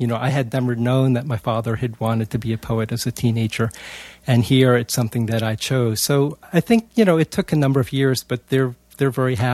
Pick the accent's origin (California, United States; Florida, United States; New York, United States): New York, United States; New York City; I'm Chinese American. I grew up in New York City. My father and mother grew up in Beijing in China, and they came to America during the Japanese occupation, actually, in the late 1930s.